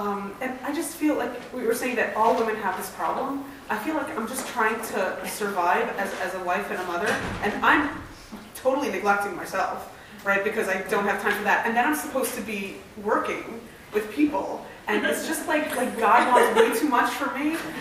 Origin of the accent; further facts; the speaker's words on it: Brooklyn, New York, United States; I'm from Brighton Beach, Brooklyn.